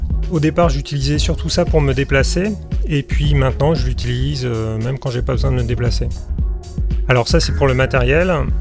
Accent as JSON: {"language": "French", "town": "Compiègne", "region": "Hauts-de-France", "country": "France", "said": "Je viens de là où je suis arrivé, c'est-à-dire la région de Compiègne, la Picardie."}